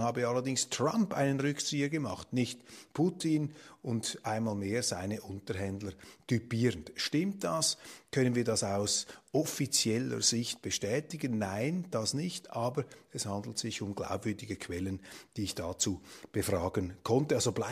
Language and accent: German; Switzerland; Und als Schweizer schmerzt einen natürlich etwas die Aussicht, dass eben nicht die Schweiz hier Schauplatz dieser Friedensverhandlungen ist